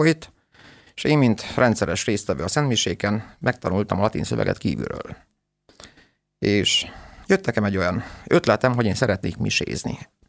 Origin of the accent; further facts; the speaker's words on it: Maramureș, Romania; also born or lived in Satu Mare; Szatmáron születtem, de a körülmények olyanok voltak, hogy ugye nagyszülőknél nevelkedtem valahol Mármaros megyébe